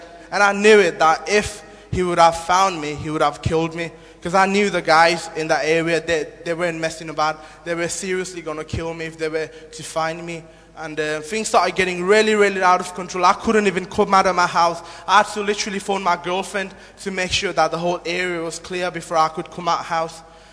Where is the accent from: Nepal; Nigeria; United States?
Nepal; now in Doncaster, United Kingdom; I'm 23 years of age. And I'm originally from Nepal, but live in Doncaster at the moment.